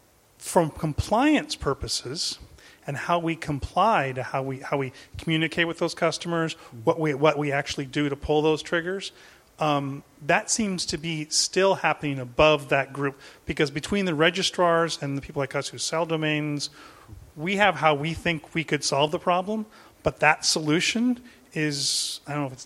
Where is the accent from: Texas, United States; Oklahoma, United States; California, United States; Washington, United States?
Washington, United States; Seattle; I'm from Seattle, or United States.